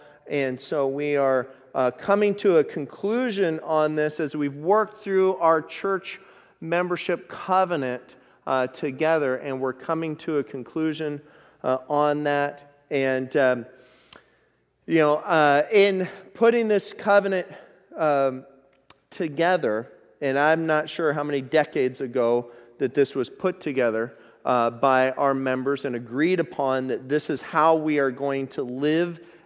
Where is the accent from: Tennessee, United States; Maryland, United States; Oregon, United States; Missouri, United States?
Oregon, United States; I love fireworks, but I grew up here in Oregon